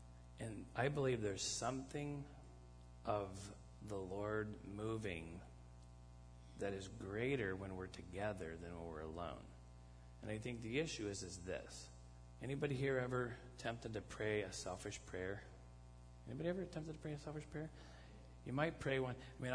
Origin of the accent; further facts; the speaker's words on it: Cleveland, Ohio, United States; Anybody here Warriors fans? See, I'm from Cleveland.